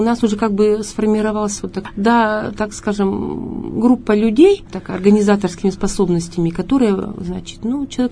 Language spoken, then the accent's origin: Russian; Kurgan Oblast, Russia; я родом из Курганской области, город Алматово есть такой.